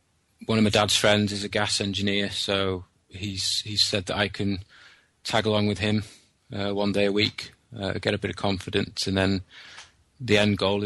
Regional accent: Chester, North West England, United Kingdom; I'm from Chester. I'm taking the plumbing course.

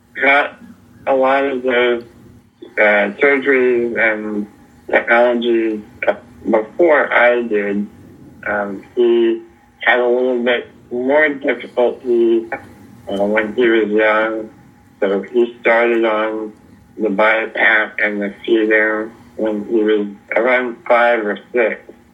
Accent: Raleigh, North Carolina, United States; We grew up in Raleigh, North Carolina.

